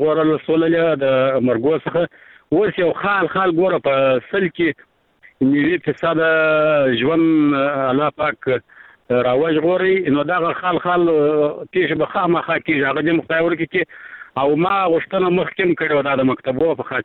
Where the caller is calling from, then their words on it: Arghandab, Kandahar, Afghanistan; لکندار ولایت ارغندا ولسوالۍ سره د ټلیفون په کار شم خورې